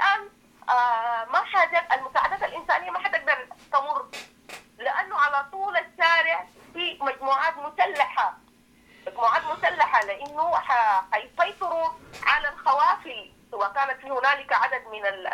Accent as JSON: {"language": "Arabic", "region": "Darfur", "country": "Sudan", "said": "نحن كنساء من دارفور"}